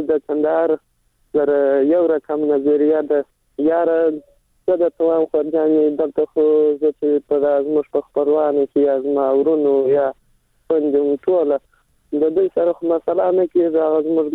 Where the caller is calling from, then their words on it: Helmand, Afghanistan; سلام د هلمند سره